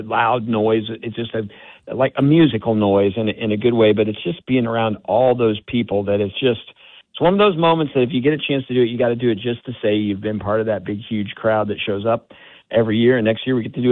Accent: Indiana, United States; Well, being born and raised in Indiana, it's that moment when … is performed just before the command is given to start the engines for the Indy 500.

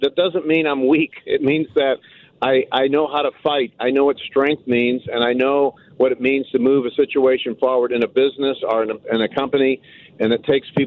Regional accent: St. Louis, Missouri, United States; I'm from North St. Louis City in the Walnut Park and Baden area. I was raised by a single mother.

